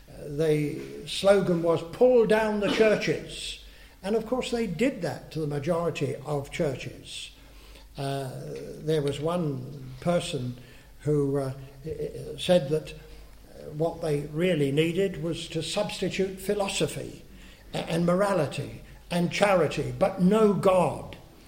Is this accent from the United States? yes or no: no; England, United Kingdom; Of course, we're English, most of us, and it's the stiff upper lip sort of thing